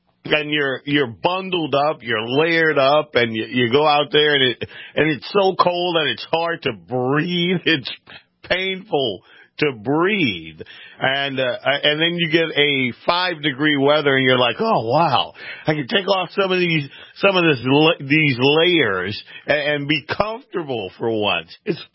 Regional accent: Louisiana, United States; now in North Dakota, United States; It was my home state of Louisiana was named most pro-life.

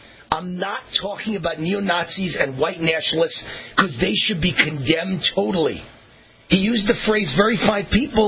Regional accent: Las Vegas, Nevada, United States; in Las Vegas, my hometown.

